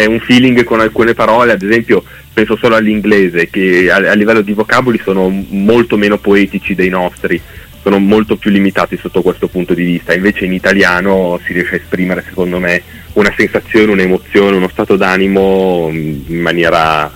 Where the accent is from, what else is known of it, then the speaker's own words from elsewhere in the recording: Lombardy, Italy; noi siamo dei dintorni di Monza, tra Concorenzo, Arcore, diciamo la zona è quella